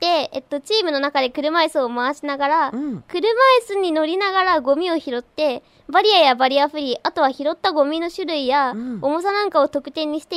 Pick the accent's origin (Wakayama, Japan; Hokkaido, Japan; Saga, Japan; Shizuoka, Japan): Shizuoka, Japan; Kakegawa; これをもし私が生まれ育った、静岡県掛川市でやったらすごい面白いことになるんじゃないかなっていうのと